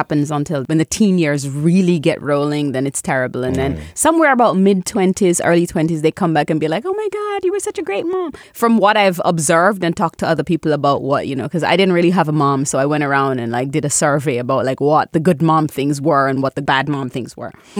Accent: Jamaica; But I'm Caribbean. I'm Jamaican.

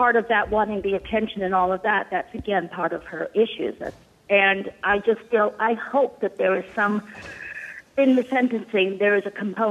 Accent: Mattapoisett, Massachusetts, United States; now in Fairhaven, United States; I'm in Fairhaven. I grew up in Mattapoisett.

